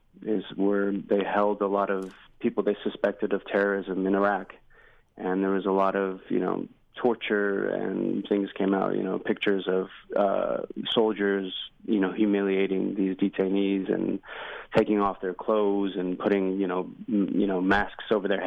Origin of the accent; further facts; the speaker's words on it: California, United States; And you know, I grew up in Orange County.